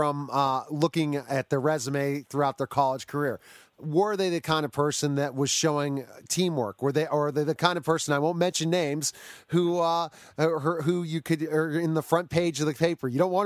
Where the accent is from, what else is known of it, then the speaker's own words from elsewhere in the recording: Pittsburgh, Pennsylvania, United States; One thing I want to touch upon, especially being a Pittsburgher, growing up in Pittsburgh, you don't remember much